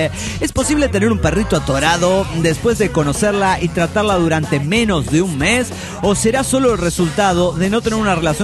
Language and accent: Spanish; Mexico City, Mexico; del DF Mexicano.